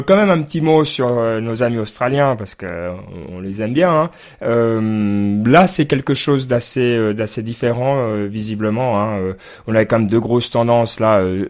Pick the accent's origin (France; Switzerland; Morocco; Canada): Switzerland; Et pourtant, on est Suisse, hein